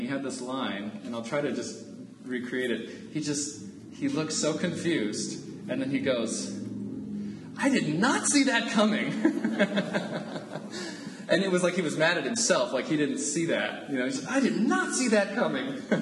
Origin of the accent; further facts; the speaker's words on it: San Diego, California, United States; They knew I was from San Diego